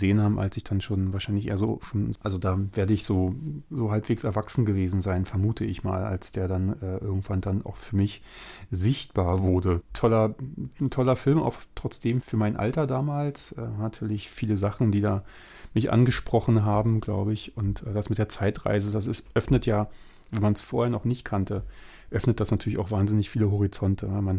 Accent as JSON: {"language": "German", "region": "East Germany", "country": "Germany", "said": "ich komme ja aus dem Osten."}